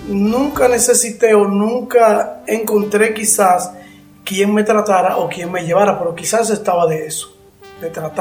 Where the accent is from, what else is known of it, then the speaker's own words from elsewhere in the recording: Santo Domingo, National District, Dominican Republic; Somos del sur de la República. Y desde muy pequeño, pues llegamos acá a la ciudad de Santo Domingo. Recuerdo que nos alojamos en lo que le dicen el Caliche de Cristo Rey, que es una barriada muy, muy, hoy en día puede decirse que es muy peligrosa